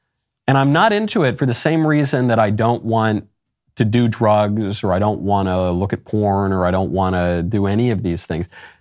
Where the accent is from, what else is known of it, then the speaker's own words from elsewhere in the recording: New York, United States; I grew up in New York. All right. I like to think New Yorkers, for all their flaws, were a little more street smart than some people.